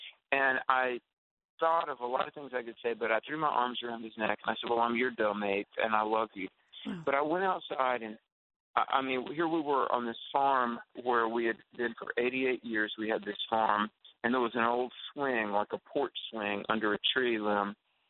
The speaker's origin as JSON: {"language": "English", "region": "the South", "country": "United States", "tie": "born or raised there", "said": "Growing up in the South, you know, there's like Jesus and there's your dad."}